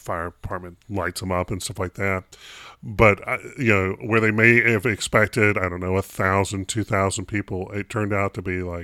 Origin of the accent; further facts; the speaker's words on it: North Carolina, United States; I'm a kid growing up in North Carolina